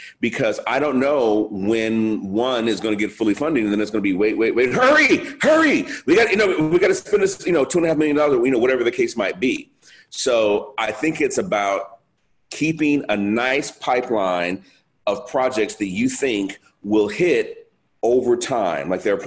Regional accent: Detroit, Michigan, United States; I feel like I cut my teeth growing up in Detroit because, I'm a kid. I grew up in the 60s and 70s in Detroit, so I was there when the riots happened.

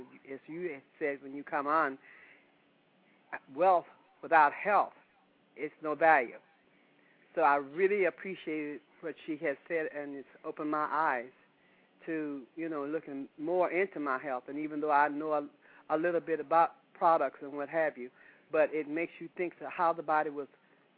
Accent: San Diego, California, United States; from San Diego, California.

